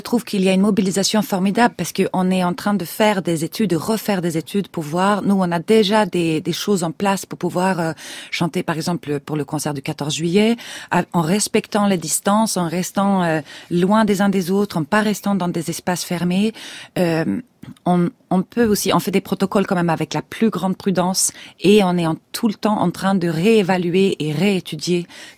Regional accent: Sweden; Je viens de Suède où il y a une pratique dans la tradition populaire aussi qui est très très forte.

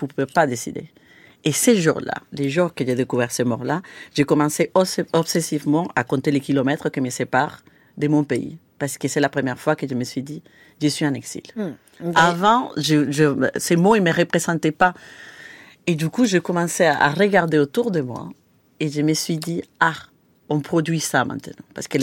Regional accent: Venezuela; moved away as an adult; j'ai quitté le Venezuela en 2003. Il avait déjà une situation assez tendue dans le pays, la situation politique. Mais j'ai quitté le pays pour continuer mes études et pour partir dans le monde.

